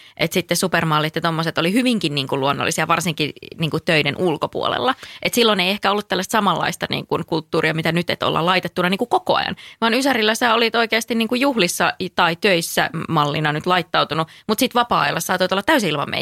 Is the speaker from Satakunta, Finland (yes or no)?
no; Joensuu, North Karelia, Finland; meillä Joensuussa ei ollut Stokkaa